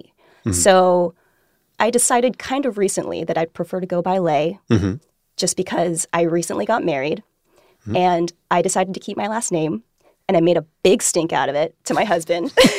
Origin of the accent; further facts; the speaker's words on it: United States; So I'm Vietnamese American.